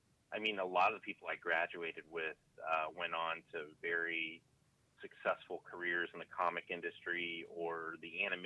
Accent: Indianapolis, Indiana, United States; moved away as an adult; now in Columbus, United States; No, I'm actually from Indianapolis.

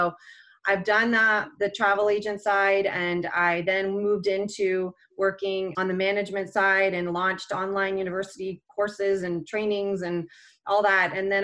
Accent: Toronto, Ontario, Canada; now in Mooresville, United States; I grew up just outside of Toronto, and how this Canadian girl got travel industry trajectory

